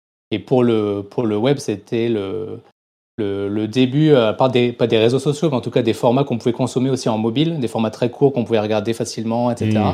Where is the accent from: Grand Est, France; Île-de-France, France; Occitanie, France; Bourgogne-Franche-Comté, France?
Grand Est, France; Reims; Je suis né à Reims, donc je suis resté à Reims.